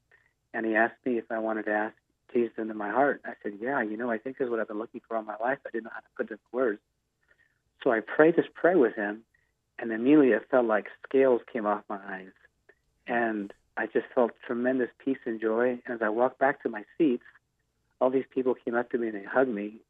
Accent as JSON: {"language": "English", "town": "Willits", "region": "California", "country": "United States", "lives_now": "Elk Grove, United States", "said": "Danny, I come from a little town called Willits, California, and it's about, I'd say, 3 hours northwest of the Sacramento area where I live today."}